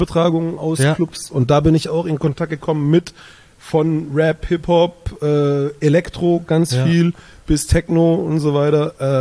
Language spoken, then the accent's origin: German; Baden-Württemberg, Germany; also da wo ich aufgewachsen bin, ein bisschen ländlichere Gegend, so 100 Kilometer von hier, Schwäbische Alb